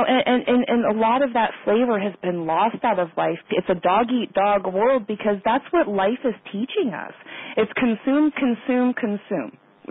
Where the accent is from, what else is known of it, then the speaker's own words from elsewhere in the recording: Colorado, United States; growing up in Colorado, I had the opportunity to be around a lot of Hispanic families.